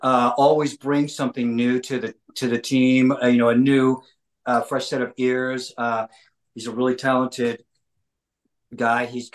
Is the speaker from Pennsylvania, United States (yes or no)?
yes; Philadelphia, Pennsylvania, United States; now in Los Angeles, United States; Yeah, I'm from Philly. So we got the East Coast thing, you know, going on.